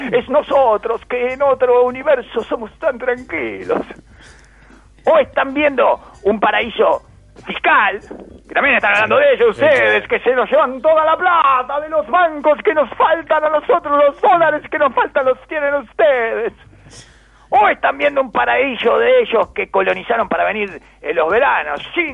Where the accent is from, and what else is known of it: Uruguay